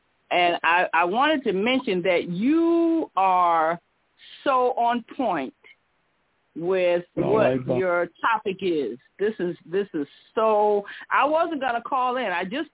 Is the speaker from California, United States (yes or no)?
no; Connecticut, United States; now in Atlanta, United States; And I'm from Connecticut originally, but I've been in the Atlanta metro. I transitioned and moved here to Atlanta area since 1990.